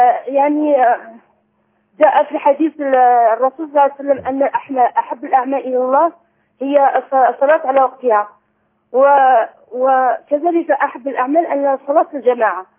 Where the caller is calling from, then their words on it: Algeria; من الجزائر.